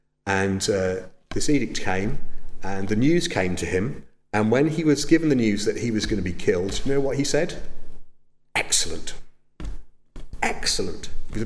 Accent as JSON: {"language": "English", "country": "United Kingdom", "said": "I'm very British, I admit it"}